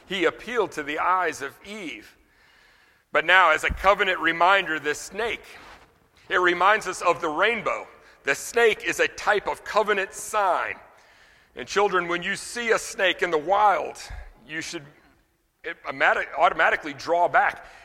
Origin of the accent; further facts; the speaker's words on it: Louisiana, United States; Now, you know, I'm from Louisiana. In Louisiana, we think of voodoo dolls. We think of gree-gree.